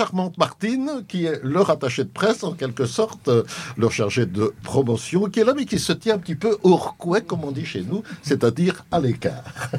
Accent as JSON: {"language": "French", "town": "Namur", "region": "Wallonia", "country": "Belgium", "said": "comme on dit chez nous à Namur"}